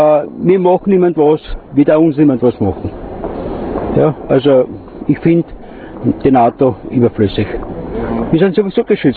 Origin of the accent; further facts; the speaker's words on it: Bavaria, Germany; Ich bin Bayer.